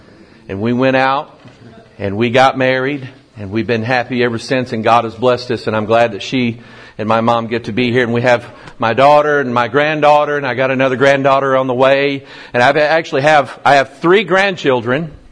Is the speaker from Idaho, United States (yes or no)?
no; Pine Bluff, Arkansas, United States; born there; He says I'm from St. Louis. That's kind of not right. I was born in Pine Bluff, Arkansas. Yeah, but I lost the accent.